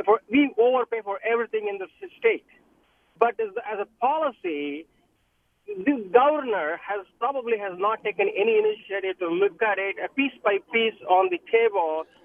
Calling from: San Ramon, California, United States; I'm here, sir. I'm from San Ramon.

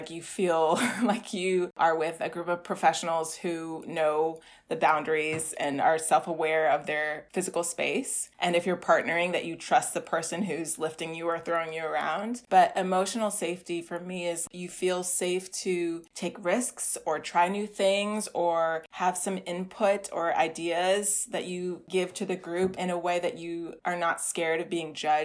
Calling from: New York City, New York, United States; I'm calling from the Bronx in New York City.

